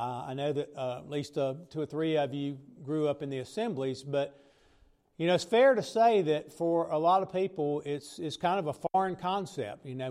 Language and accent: English; Reidsville, North Carolina, United States; Many of you know I grew up here in Reidsville.